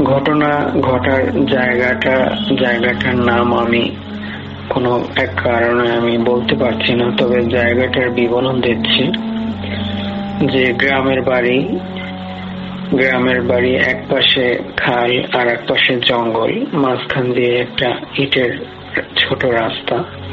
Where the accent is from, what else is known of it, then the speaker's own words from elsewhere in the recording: Jhalokati, Barisal Division, Bangladesh; moved away; বর্তমানে আমি প্রবাসে থাকি। আমার বাড়ি বরিশাল বিভাগ জালকাঠি জেলার কোনো এক গ্রামে।